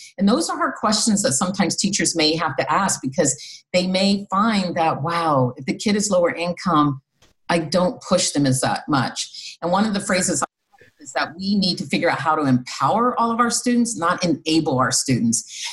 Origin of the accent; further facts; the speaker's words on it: Midwest, United States; I came from the Midwest. You know, I had not seen poverty quite like this.